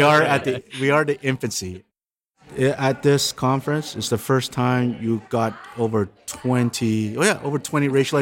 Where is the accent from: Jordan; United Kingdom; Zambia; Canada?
Canada; Calgary, Alberta; I come from Calgary.